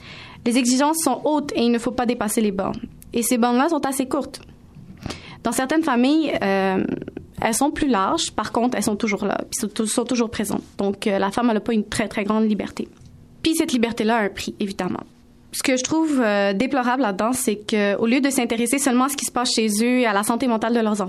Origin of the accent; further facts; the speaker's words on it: Algeria; Je suis une femme d'origine algérienne. Je suis musulmane et ma culture est berbère. Bon, chez nous, en Algérie